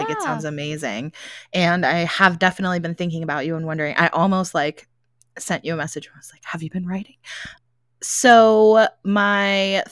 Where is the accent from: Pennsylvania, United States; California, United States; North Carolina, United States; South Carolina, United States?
Pennsylvania, United States; Gettysburg; like I'm from Gettysburg, so I grew up in Gettysburg basically